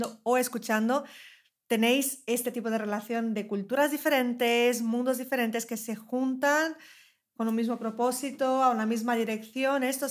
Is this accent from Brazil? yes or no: yes; Brazil; Spanish is a second language; now in Spain; yo soy de Brasil. No sé si lo notáis por mi acento o no, no lo sabemos. Pero vivo aquí desde hace como 13 años